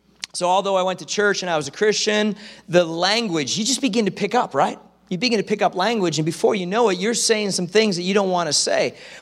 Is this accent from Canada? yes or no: yes; Canada; born there; Every once in a while, I thought, Lord, I was born in Canada.